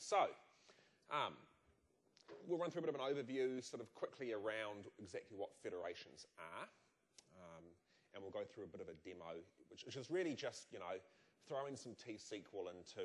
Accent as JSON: {"language": "English", "country": "New Zealand", "said": "Sorry, I'm from New Zealand, so I get to."}